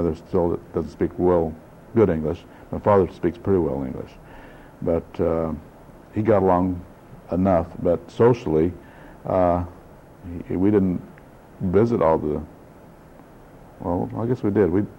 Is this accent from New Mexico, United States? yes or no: no; Arvin, California, United States; also born or lived in Bakersfield; And I was born in 1934 in Bakersfield at what is now Kern Medical Center, which is, you know, Kern General Hospital at the time. And we lived on a ranch in Arvin, between Arvin and St. Cent Camp.